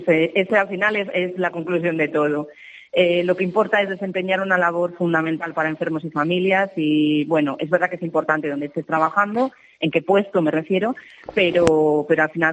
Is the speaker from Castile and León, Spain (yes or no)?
yes; Zamora, Castile and León, Spain; yo soy zamorana.